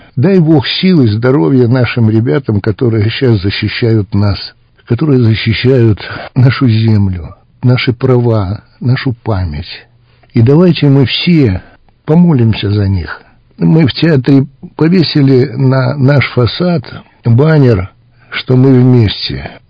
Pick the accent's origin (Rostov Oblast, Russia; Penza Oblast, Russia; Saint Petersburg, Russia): Rostov Oblast, Russia; Rostov-on-Don; now in Irkutsk, Russia; С 1981 года я живу в городе Иркутске и работаю в этом замечательном театре. Сам я ростовчанин